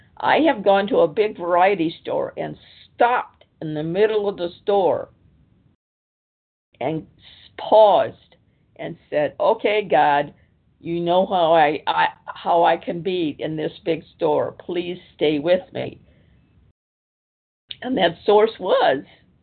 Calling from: Washington, United States; I'm calling from Washington State on the Pacific time zone.

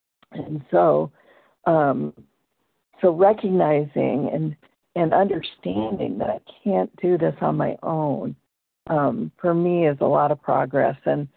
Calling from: Iowa, United States; I'm from Iowa.

